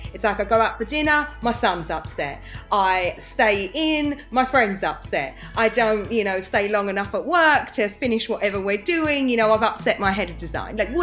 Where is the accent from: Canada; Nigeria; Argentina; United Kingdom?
United Kingdom; London; now in Los Angeles, United States; It's so different. You know, it's so funny because I've been away for such a long time because of COVID, and so much has changed in London, but it still feels wonderful to me.